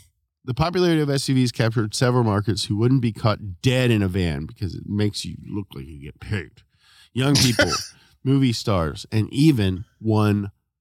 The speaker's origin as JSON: {"language": "English", "town": "Louisville", "region": "Kentucky", "country": "United States", "said": "I'm from Louisville. We love cardinal."}